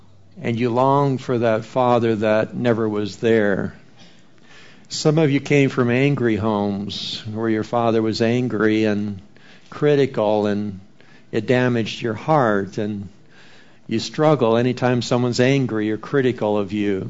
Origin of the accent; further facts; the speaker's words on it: Colorado, United States; You notice I'm from Colorado, so I put snow scene in front of you there.